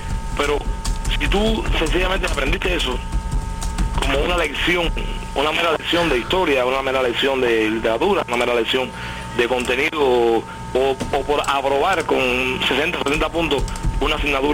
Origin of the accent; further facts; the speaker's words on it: Cárdenas, Matanzas, Cuba; Sí, de Matanza, ya me lo soplaron ya.